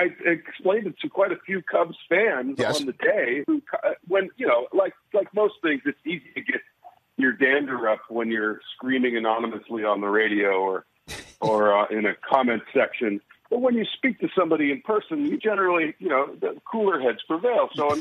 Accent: St. Louis, Missouri, United States; Now, I'm not from Illinois. I'm from St. Louis, but there's a friendly rivalry

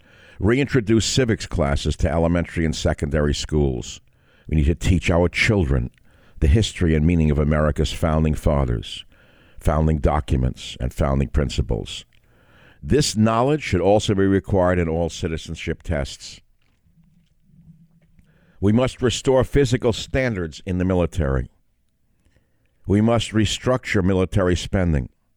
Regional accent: California, United States; born or raised there

